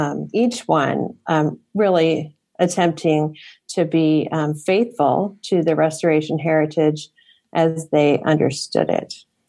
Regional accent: Longmont, Colorado, United States; I know when I served as pastor in Longmont, Colorado, my hometown, for 7 years

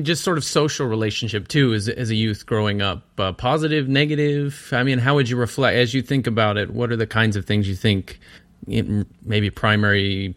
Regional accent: Utah, United States; I grew up in the Utah region along the Wasatch Front.

